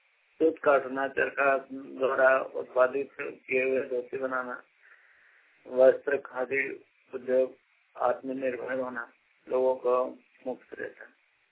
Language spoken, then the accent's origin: Hindi; Pratappur, Jharkhand, India; ग्राम लिखता पोस्ट प्रतापपुर जिला चतरा झारखंड के निवासी हूँ।